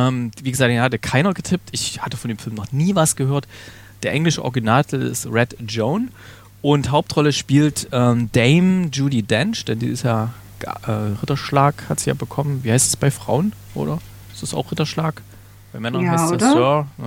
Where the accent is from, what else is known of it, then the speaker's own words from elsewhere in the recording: Remseck am Neckar, Baden-Württemberg, Germany; Ich bin aus Remseck am Neckar.